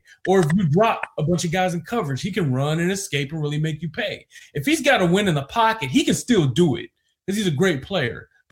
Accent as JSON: {"language": "English", "town": "Detroit", "region": "Michigan", "country": "United States", "tie": "born or raised there", "said": "Like, I grew up in Detroit."}